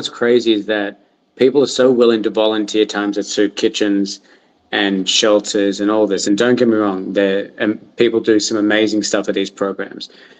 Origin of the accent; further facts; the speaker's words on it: Australia; moved away; I'm come from a different country. I'm from Australia, right? And our mentality is very different.